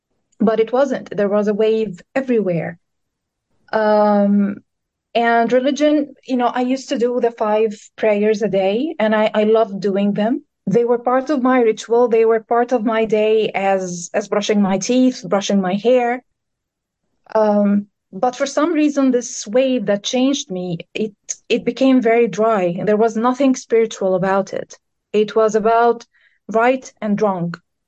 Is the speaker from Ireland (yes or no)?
no; Egypt; I'm from Egypt, and I have been struggling with spirituality before I joined